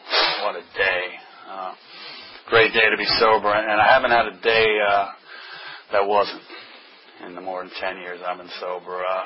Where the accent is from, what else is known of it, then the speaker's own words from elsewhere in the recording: New York City, New York, United States; Like I said, I grew up in New York City.